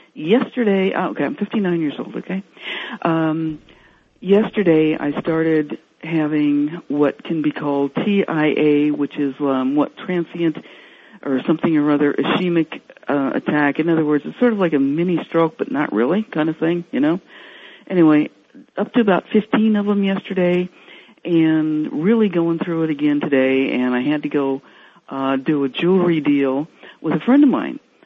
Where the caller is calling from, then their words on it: Portland, Oregon, United States; I'm calling from Portland, Oregon.